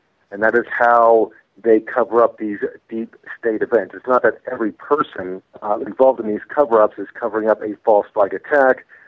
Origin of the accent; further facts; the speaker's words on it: Oklahoma City, Oklahoma, United States; The main motivation is that this was my hometown, Oklahoma City. I grew up here. I'm an Okie.